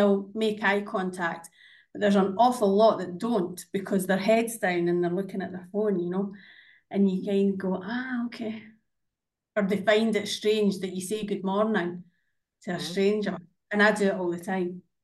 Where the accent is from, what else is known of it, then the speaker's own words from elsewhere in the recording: Scotland, United Kingdom; moved away as an adult; now in Montenegro; I'm Scottish, you know, I'm used to trees and green stuff and rain.